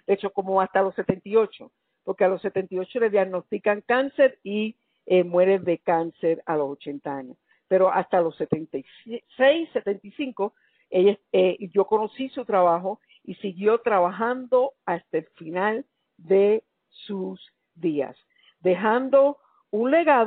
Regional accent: Puerto Rico; como una boricua que fue y una boricua que soy yo.

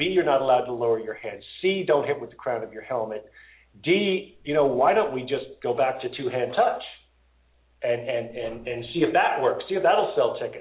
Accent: Canada; you are now actually ineligible to play in the CFL as a Canadian until your class graduates in 1981.

